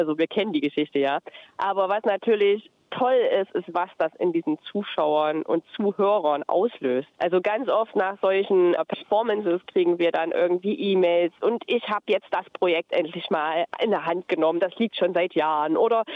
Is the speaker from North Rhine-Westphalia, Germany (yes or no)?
no; Thuringia, Germany; Anne, Johannes und ich, wir kommen tatsächlich aus Thüringen, aus der Gegend sozusagen.